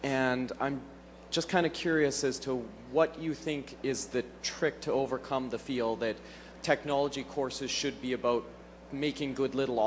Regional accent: Canada; I'm from Canada, so the education issue is a little bit different here, where I'm from.

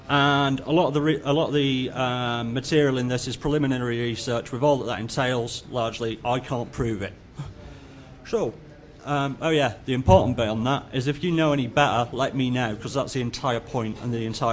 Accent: England, United Kingdom; able to understand me because I'm English, so if you can't, just throw things and I'll attempt to adapt my accent.

